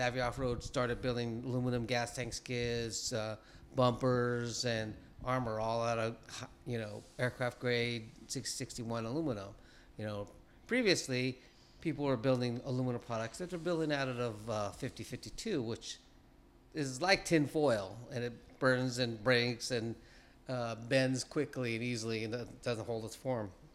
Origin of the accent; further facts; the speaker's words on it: Hollywood, California, United States; My parents moved down to Hollywood, California when I was an infant. So that's where I grew up in Hollywood.